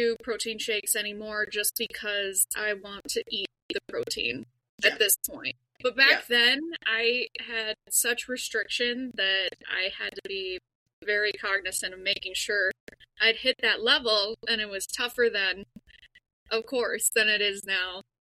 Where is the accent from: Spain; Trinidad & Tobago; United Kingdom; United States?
United States; Minnesota; I'm Minnesotan, so you know.